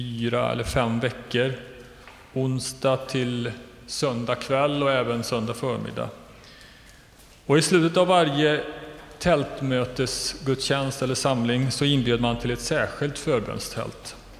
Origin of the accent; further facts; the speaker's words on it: Västra Götaland County, Sweden; Jag är uppvuxen på landsbygden i Västergötland